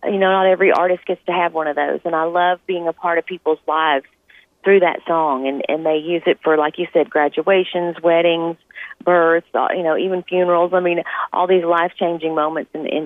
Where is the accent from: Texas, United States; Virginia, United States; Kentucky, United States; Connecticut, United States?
Texas, United States; So I grew up in East Texas, so I went back to Houston to make the record.